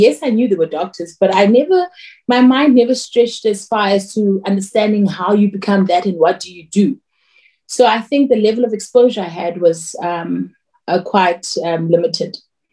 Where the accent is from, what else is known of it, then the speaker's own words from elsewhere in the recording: Gauteng, South Africa; Yet when I grew up in El Dorado Park, I grew up in the flats. And I was doing what every child in El Dorado Park does, you know, walking the streets of El Dorado Park